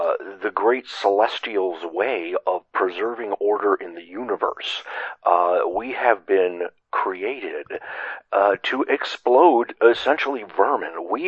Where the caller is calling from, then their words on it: Bogota, Kansas, United States; Yes, I'm from Bogota, Kansas.